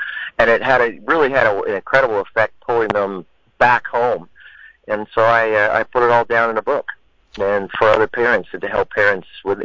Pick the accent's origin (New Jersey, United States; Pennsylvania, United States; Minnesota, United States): Pennsylvania, United States; State College; also born or lived in Pittsburgh; I was born in Pittsburgh, PA, and lived there for a while. Then my father and my family moved out. My father went to work for Penn State here in State College, PA, and I went to high school, college here